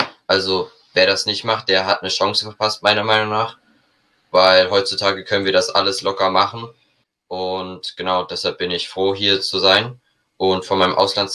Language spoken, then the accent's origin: German; Radebeul, Saxony, Germany; ich komme aus Radebeul.